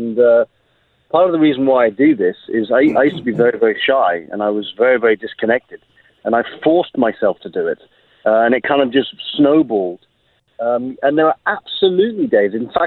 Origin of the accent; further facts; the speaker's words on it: England, United Kingdom; accent: English; And I had my English accent, which also gave me an advantage.